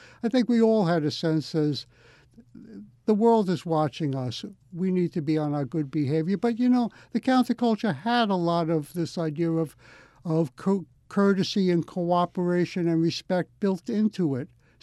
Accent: Brooklyn, New York, United States; And I'm from Brooklyn. There are a lot of poor people in Brooklyn and New York City, you see.

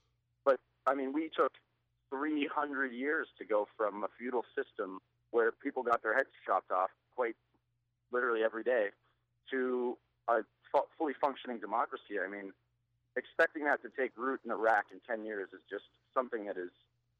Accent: Canada; in the United States, and I'm Canadian, but within the United States

